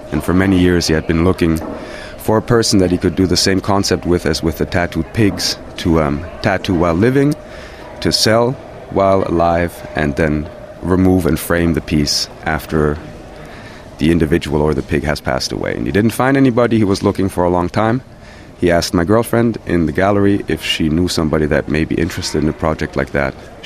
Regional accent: Zurich, Switzerland; I'm 35 years old. I'm from Zurich, Switzerland.

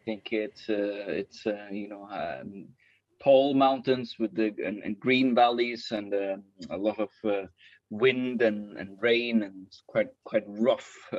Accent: Faroe Islands; Yeah, I'm born and raised on the Faroe Islands.

